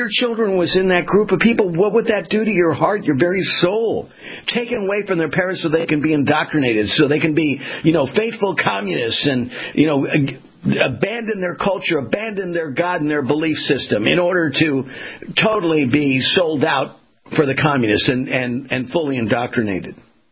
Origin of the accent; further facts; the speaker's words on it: California, United States; now in Florida, United States; I'm in Florida. I grew up in California.